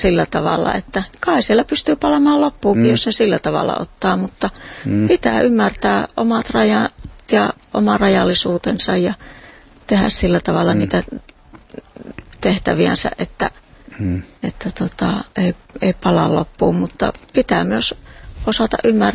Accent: Heinävesi, North Savo, Finland; Heinävedeltä olen kotoisin, siellä olen syntynyt. Mun molemmat vanhemmat on tullut evakkona.

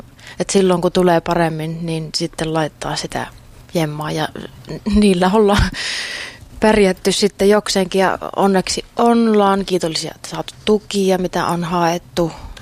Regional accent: Oulu, North Ostrobothnia, Finland; moved away; mä muutin just Oulusta opiskelemaan

